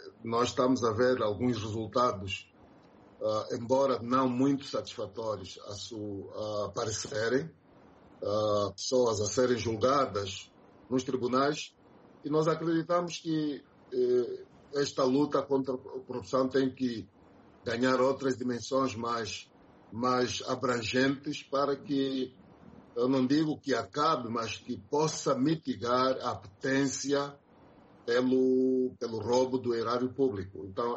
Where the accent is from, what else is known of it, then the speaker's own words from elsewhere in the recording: Angola; com cada um de nós como angolanos